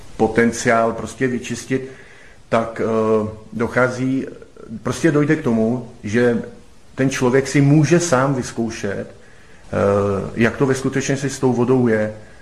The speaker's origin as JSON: {"language": "Czech", "town": "Plzeň", "region": "Plzeň Region", "country": "Czechia", "said": "Já jsem původem z Plzně"}